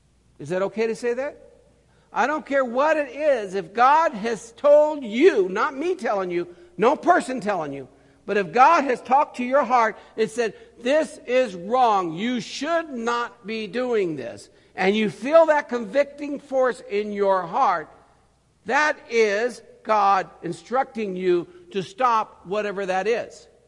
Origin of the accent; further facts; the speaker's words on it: California, United States; I'm from Humboldt County, you know, Humboldt County.